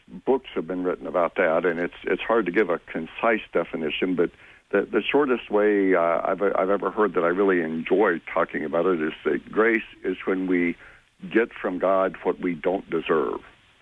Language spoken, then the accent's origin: English; Memphis, Tennessee, United States; I grew up in the South and in Memphis